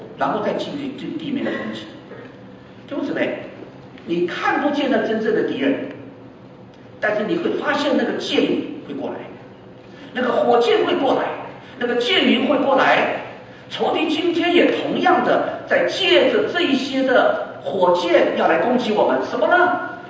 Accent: China; 我们中国人都知道有鬼，是不是？

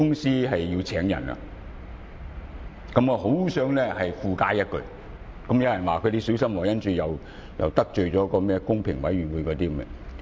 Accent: Hong Kong

